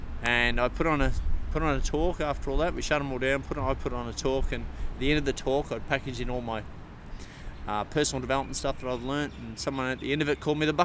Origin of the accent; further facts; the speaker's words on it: Ocean Grove, Victoria, Australia; I grew up in Ocean Grove, which is on the coast, just down past Geelong, out of Melbourne, and grew up on the beach down there, surfing